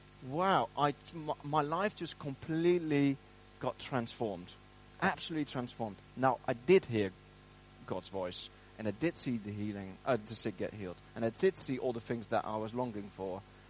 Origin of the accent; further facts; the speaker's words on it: Netherlands; now in Bedford, United Kingdom; I'm from Bedford, and I've been living in Bedford for 7 years. And before that, I was in the Netherlands because I'm Dutch. I'm originally Dutch